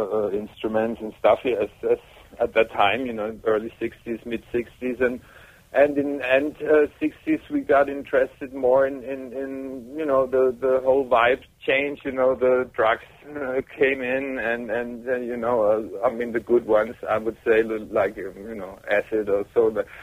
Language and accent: English; Stuttgart, Baden-Württemberg, Germany; born there; English is a second language; It's near Stuttgart. I'm living. I was born in Stuttgart, But I spend a lot of times in other countries and. But since a few years, I'm back in the area there. It's like 50 miles out of Stuttgart in the countryside.